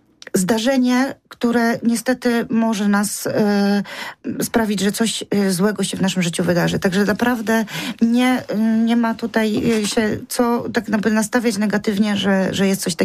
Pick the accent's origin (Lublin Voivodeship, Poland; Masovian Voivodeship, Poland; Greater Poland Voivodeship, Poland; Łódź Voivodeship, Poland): Greater Poland Voivodeship, Poland; Poznań; ponieważ też jestem taką poznańską pyrą